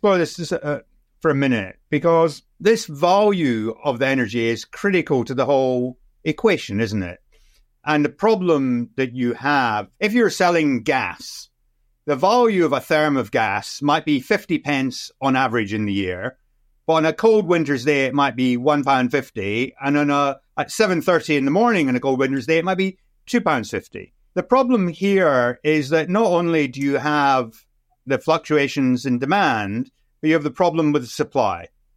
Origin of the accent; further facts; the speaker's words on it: Scotland, United Kingdom; in spite of the fact that I'm Scottish and the wind seems to always blow in Scotland.